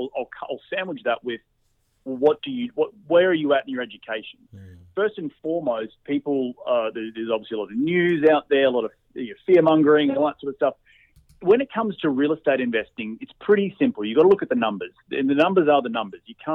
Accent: Australia; moved away as an adult; in my case, I moved from Australia, I quit my job. I chased a girl over here, which is now my wife.

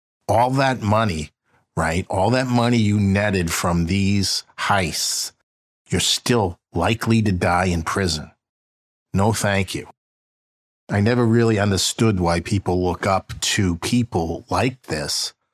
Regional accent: Boston, Massachusetts, United States; So much like my hometown, my beloved South Boston, it is almost completely gentrified

